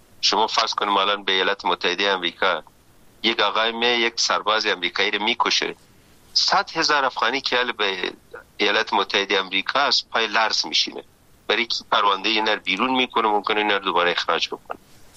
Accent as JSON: {"language": "Persian", "country": "Afghanistan", "second_language": "Persian", "said": "یک نیم ساعت اول یک مقدار گیجه که من با چی لهجه صحبت میکنم، بعدش متوجه میشن که محل افغانستان هستم."}